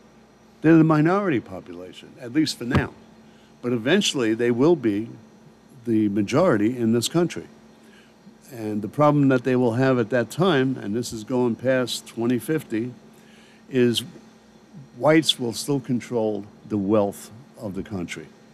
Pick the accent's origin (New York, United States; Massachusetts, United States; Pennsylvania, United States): New York, United States; New York City; Yeah, I was brought up in New York City, which is supposed to be a northern, you know, liberal place.